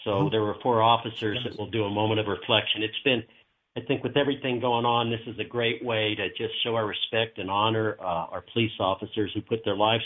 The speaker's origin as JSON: {"language": "English", "town": "Denver", "region": "Colorado", "country": "United States", "tie": "born or raised there", "said": "So between them and growing up in North Denver, and it was one big family, you know."}